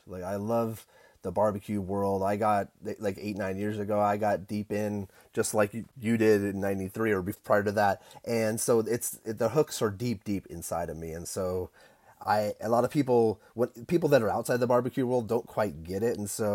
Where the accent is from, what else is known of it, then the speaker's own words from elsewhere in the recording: Los Angeles, California, United States; I'm from California, from Los Angeles.